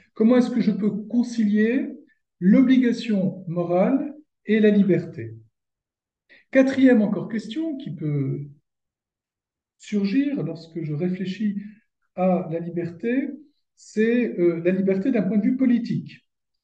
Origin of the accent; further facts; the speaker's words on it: Grand Est, France; quand on est pas belge, moi je suis lorrain, donc un peu entre les deux